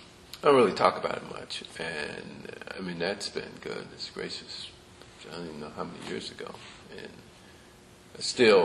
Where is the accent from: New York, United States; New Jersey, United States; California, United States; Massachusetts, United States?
New York, United States; Buffalo; Now, I'm from Buffalo originally.